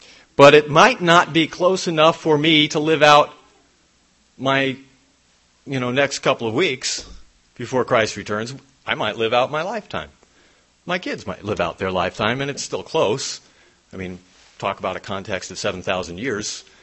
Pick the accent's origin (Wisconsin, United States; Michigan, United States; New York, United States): New York, United States; When I was sent as a ministerial assistant to Eastern Pennsylvania, I was from New York. My home congregation was in New York